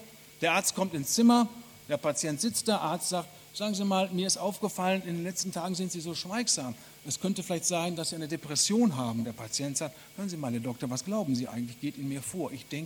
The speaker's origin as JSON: {"language": "German", "country": "Germany", "said": "Ich komme ja aus Deutschland"}